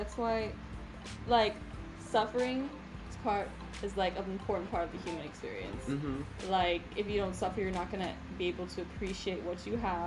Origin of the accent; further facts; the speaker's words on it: Philippines; I'm Filipino as fuck.